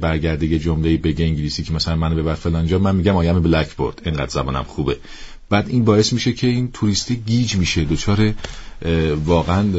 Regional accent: Iran; و من به عنوان یک ایرانی از این بابت خوشحالم.

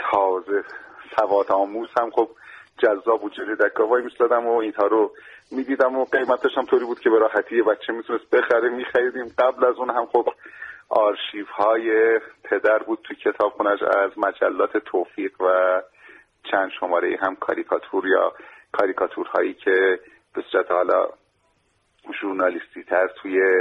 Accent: Zanjan, Zanjan Province, Iran; من زنجانی هستم.

